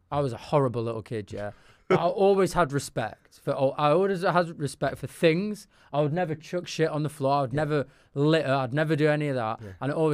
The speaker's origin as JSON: {"language": "English", "town": "Manchester", "region": "North West England", "country": "United Kingdom", "moved": "as an adult", "lives_now": "London, United Kingdom", "said": "Now, I moved from Manchester 6 years ago, right?"}